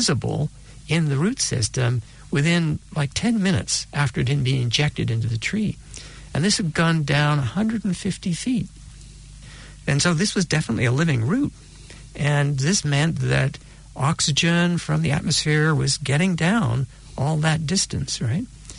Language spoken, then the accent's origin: English; Canada; as a Canadian, I should be thinking metric